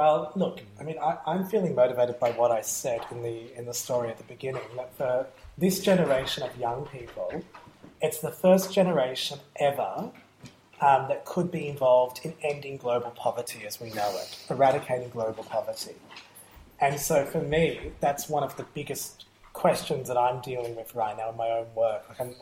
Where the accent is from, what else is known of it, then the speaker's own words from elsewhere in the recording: Ballarat, Victoria, Australia; And so I come from Ballarat